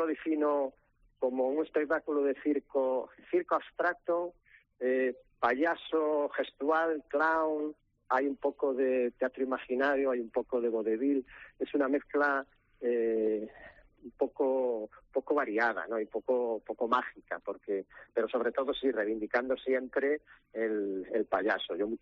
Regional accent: Ourense, Galicia, Spain; si estoy en Ourense y vuelvo a mi casa y a mi tierra

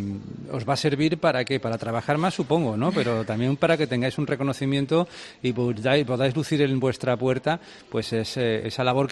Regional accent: Málaga, Andalusia, Spain; como un ciudadano más, como un malagueño

